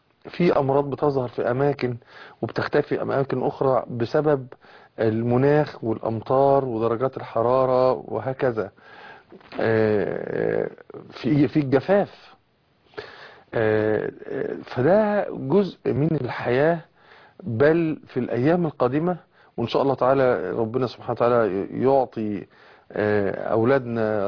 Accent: Egypt; يعني احنا عندنا في مصر والبلاد العربيه قد نرى المطر في ايام معدوده في السنه

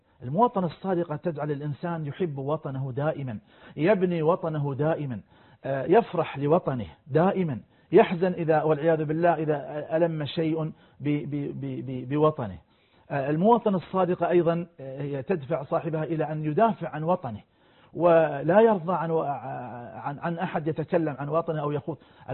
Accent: Qatar; فنحن كقطريين أو نحن القطريين كيف نحافظ على وطننا؟

